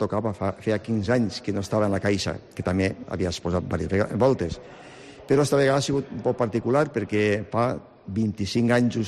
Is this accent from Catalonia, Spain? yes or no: no; Vila-real, Valencian Community, Spain; Entonces jo soc de Vila-real, òbviament, i me trobo molt a gust ací a Vila-real